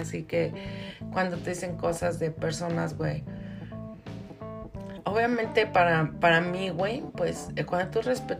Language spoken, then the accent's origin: Spanish; Mexico City, Mexico; Yo lo sigo porque soy del barrio, soy del DF.